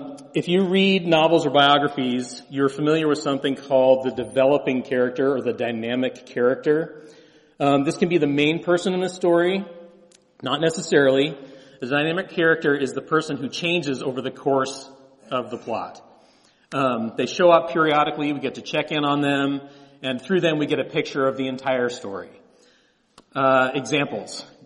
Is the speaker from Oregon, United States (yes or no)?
yes; Oregon, United States; now in Salem, United States; We came down from Salem this morning, but I attended every school on Bailey Hill Road. I went to Bailey Hill Elementary before they closed it, then I went to Kennedy Middle School, and then I went to Churchill High School, class of 89